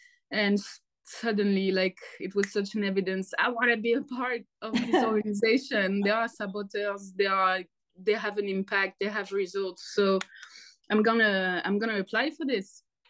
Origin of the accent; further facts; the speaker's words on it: Marseille, Provence-Alpes-Côte d'Azur, France; I come from Marseille, so I was born next to the Mediterranean Sea